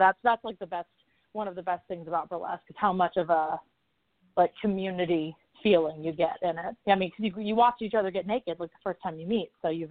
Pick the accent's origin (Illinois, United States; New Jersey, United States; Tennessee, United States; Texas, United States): Tennessee, United States; Nashville; like I grew up in Nashville going to play way before I should have been allowed to go to play, like watching drag queens as like a little kid